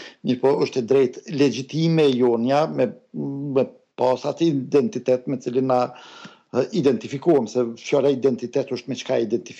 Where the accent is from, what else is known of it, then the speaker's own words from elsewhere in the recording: Kosovo; now in Sweden; po në jam edhe Kosovar edhe Suedes